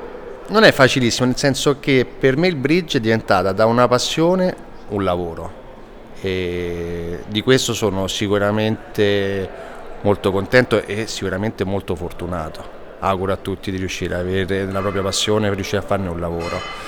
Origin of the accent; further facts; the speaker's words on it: Rome, Lazio, Italy; sono di Roma, nato a Roma